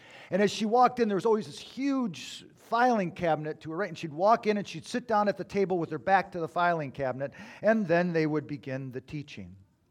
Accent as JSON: {"language": "English", "region": "Michigan", "country": "United States", "said": "Ugh, I'm from Michigan."}